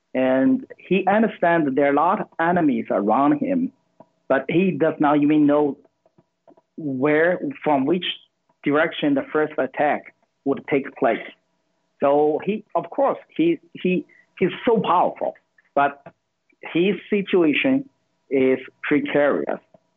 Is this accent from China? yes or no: yes; Shandong, China; English is a second language; even in the countryside, my hometown, that is Shandong province. In the village, I talk to my hometown fellows all the time.